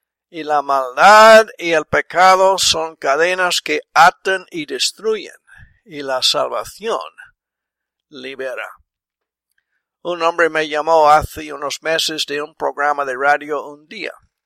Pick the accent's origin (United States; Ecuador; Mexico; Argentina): United States; South Carolina; born there; Spanish is a second language; Yo nací en Carolina del Sur.